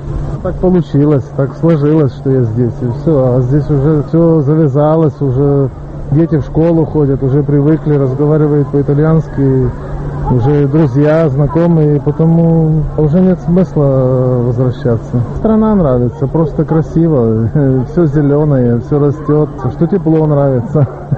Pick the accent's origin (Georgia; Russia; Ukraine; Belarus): Ukraine; Lviv, Lviv Oblast; now in Italy; Я со Львова.